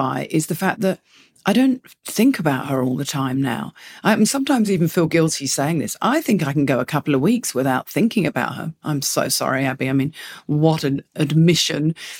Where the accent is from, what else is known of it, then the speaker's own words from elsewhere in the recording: England, United Kingdom; because I'm English. So I have a very English upbringing with death.